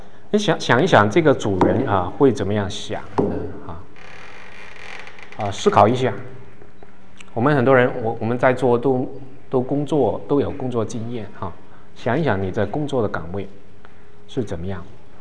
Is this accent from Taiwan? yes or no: no; Hong Kong; Chinese is a second language; 我们这些香港国语啊，我在台湾才学国语的，香港长大的背景没有学过国语